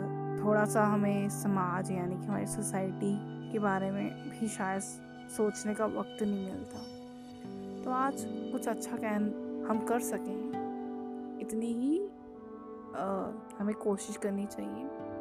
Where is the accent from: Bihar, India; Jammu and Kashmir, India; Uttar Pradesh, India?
Jammu and Kashmir, India; मैं जम्मू कश्मीर की रहने वाली हूँ, ये आप सबको बता दूँ।